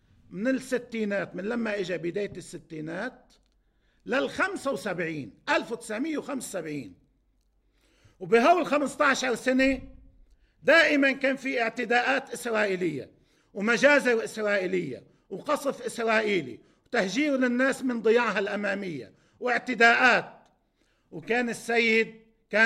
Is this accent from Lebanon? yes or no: yes; Bazouriyeh, South Governorate, Lebanon; نحن أنا كنت بالضيعة، ضيعتنا البيزوري